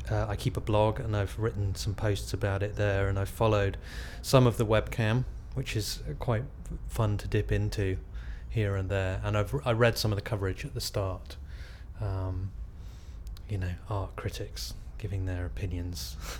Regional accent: Exeter, South West England, United Kingdom; I'm from Exeter, and my date of birth is the 20th of September 1974.

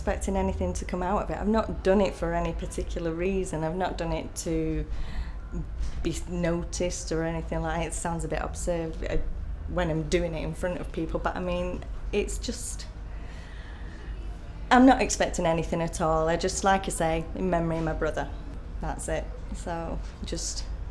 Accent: Manchester, North West England, United Kingdom; I'm age 38, and I come from Manchester.

